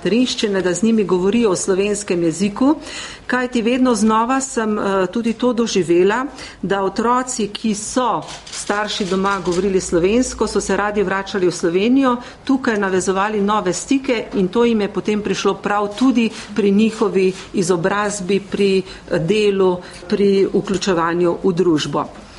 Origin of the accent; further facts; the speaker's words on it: Drava, Slovenia; also born or lived in Maribor; Rojena sem v Mariboru, mladost sem pa preživela v Slovenskih Goricah, tik ob meji z Republiko Avstrijo.